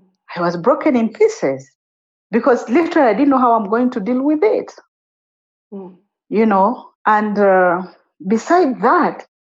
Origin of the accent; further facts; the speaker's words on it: Uganda; definitely the place where to raise my son was my home country, and that was Uganda.